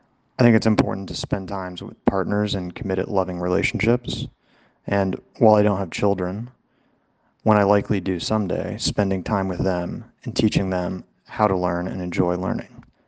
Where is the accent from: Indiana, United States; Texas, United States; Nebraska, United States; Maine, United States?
Texas, United States; Corpus Christi; now in London, United Kingdom; I'm from Corpus Christi, Texas. I live in London.